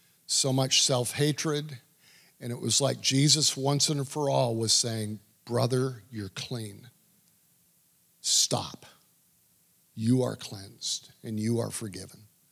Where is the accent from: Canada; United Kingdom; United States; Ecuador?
Canada; I'm a Canadian. I got hockey feet from skating, stops and starts in hard skates.